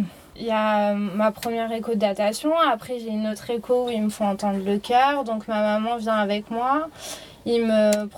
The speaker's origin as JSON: {"language": "French", "region": "Bourgogne-Franche-Comté", "country": "France", "said": "Chez nous, dans la Nièvre, là où mes parents vivaient"}